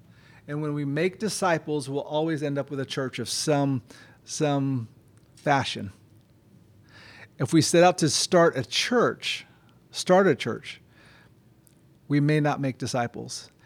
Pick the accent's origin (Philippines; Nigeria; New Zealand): Philippines; Even I grew up in the Philippines, but I grew up on the United States Air Base, Clark Air Base, which is very American.